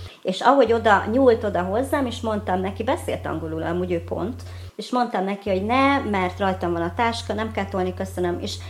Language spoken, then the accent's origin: Hungarian; Hungary; itthon mint kerekesszékes vagyok korlátozott, ott meg mint magyar, mert ugye nem tudtam úgy kommunikálni